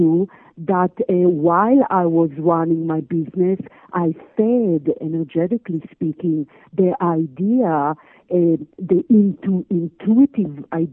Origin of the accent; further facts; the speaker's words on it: Israel; I was born and raised in Israel to a quite Orthodox Jewish family.